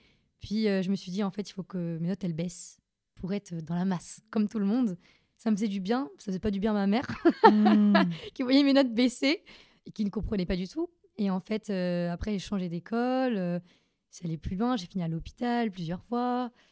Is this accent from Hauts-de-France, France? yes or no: no; Lyon, Auvergne-Rhône-Alpes, France; born there; Alors, je suis née à Lyon. Je suis une Lyonnaise.